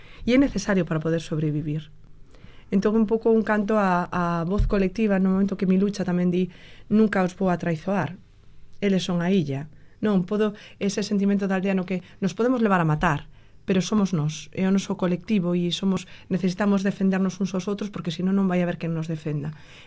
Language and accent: Galician; Meirás, Galicia, Spain; now in Santiago de Compostela, Spain; Eu son de Meirás, daqui de Valdoviño, pero levo moitos anos en Compostela.